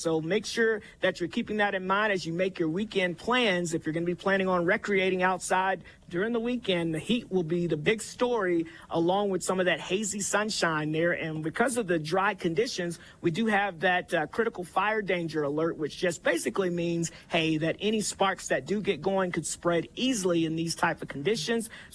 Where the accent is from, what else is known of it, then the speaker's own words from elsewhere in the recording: Chattanooga, Tennessee, United States; So I come from Chattanooga, Tennessee. So I'm kind of a Southern guy, and I'm just excited to be out here in the state of Utah.